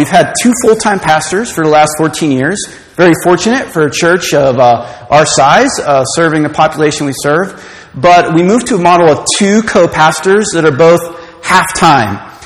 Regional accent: Pittsburgh, Pennsylvania, United States; So I was born and raised in Pittsburgh. This is my home. I love it here.

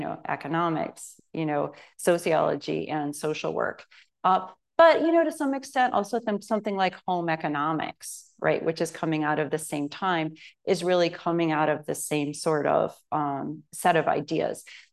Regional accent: Connecticut, United States; I was raised a Congregationalist. I don't, you know, it's a, I was raised in Connecticut.

